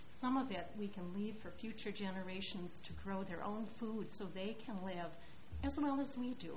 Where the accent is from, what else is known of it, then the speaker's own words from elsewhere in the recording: Franklin, Wisconsin, United States; born there; I was born in Franklin. My grandparents on both sides of my family were farmers.